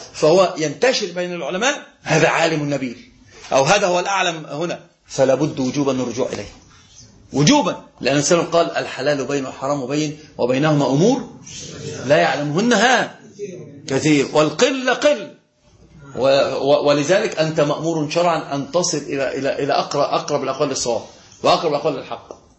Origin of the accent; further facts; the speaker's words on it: Egypt; وطبعا ده الحمد لله هنا بقى عندنا في مصر